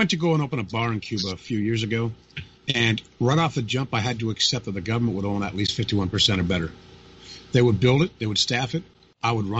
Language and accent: English; Canada; Canada's solution, speaking as a Canadian, is very simple.